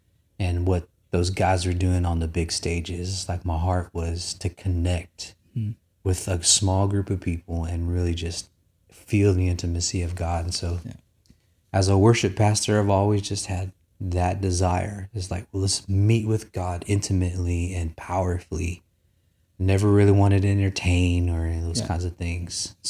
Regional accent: California, United States; So I'm from California. That's where I spent the majority of my childhood.

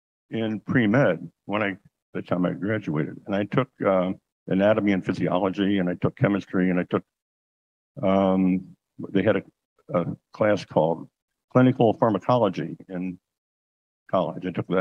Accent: Kentucky, United States; So as I progressed, then I'm from Kentucky originally. And went to school there. And Kentucky at that time was always known for basketball.

